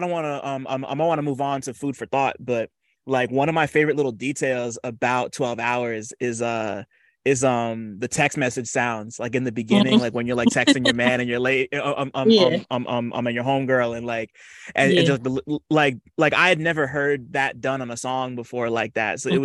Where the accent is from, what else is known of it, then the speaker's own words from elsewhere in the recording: New Jersey, United States; I left out of Newark. I'm from Jersey, so like you'd see like the Newark airport's one of the busiest airports on planet Earth.